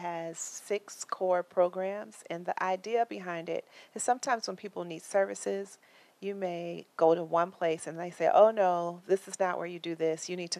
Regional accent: Minneapolis, Minnesota, United States; So growing up in Minneapolis, I went to camps all the time, summer camps at Park Avenue Church.

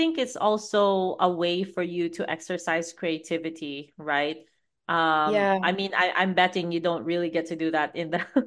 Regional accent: Davao City, Davao Region, Philippines; she actually came from my hometown, which is Davao City, Philippines.

